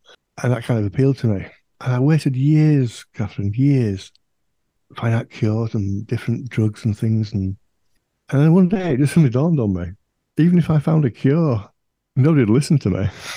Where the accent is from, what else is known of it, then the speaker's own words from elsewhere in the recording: Yorkshire and the Humber, United Kingdom; North of England, near Leeds, in the county of West Yorkshire.